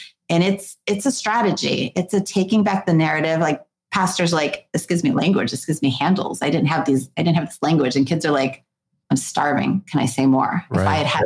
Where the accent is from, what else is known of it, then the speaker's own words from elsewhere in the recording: Florida, United States; You know, I'm also from Florida